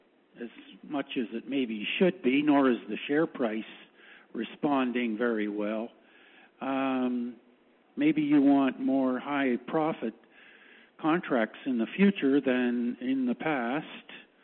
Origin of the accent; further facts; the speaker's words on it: Burlington, Ontario, Canada; from Burlington.